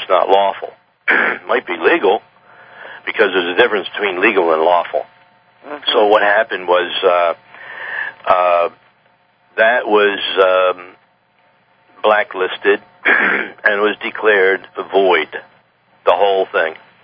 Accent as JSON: {"language": "English", "country": "United States", "said": "I'm an American. Okay, now I'm an American, okay. But I am English, German, and Irish, and American Indian ancestry."}